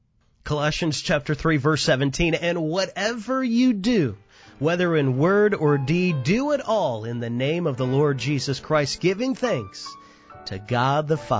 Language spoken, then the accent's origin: English; Chicago, Illinois, United States; In fact, I grew up in Chicago